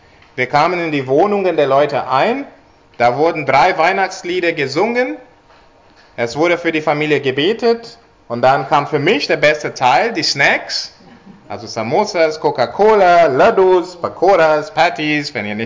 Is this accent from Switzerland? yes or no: no; India; Als ich klein war und in Indien gelebt habe, also ich bin in Indien aufgewachsen